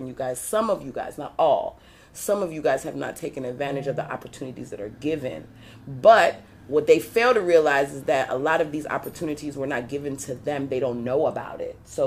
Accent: United States; born there; because I'm literally the African American because I'm African, but I was born in the United States.

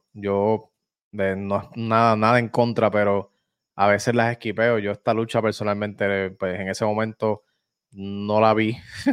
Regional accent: Puerto Rico; Señores, yo, como pueden ver, soy de Puerto Rico.

